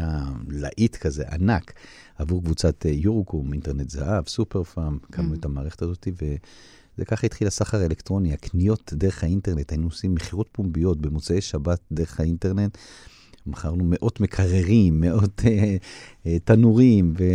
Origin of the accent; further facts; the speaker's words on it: Kfar Netter, Central District, Israel; now in Kfar Aza, Israel; אני במקור מכפר נטר, ליד נתניה.